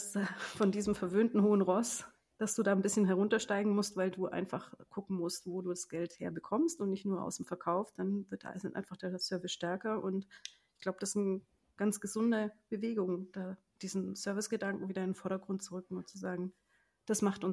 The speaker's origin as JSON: {"language": "German", "town": "Kempten", "region": "Bavaria", "country": "Germany", "tie": "born or raised there", "said": "Als ich da aufgewachsen bin, da war nichts. Nichts. Bis gar nichts und in meinem Heimatdorf war noch viel weniger. Und da ist ja jetzt auch Newman zu Hause und es war Lightwheel zu Hause in Wiggensbach im Allgäu."}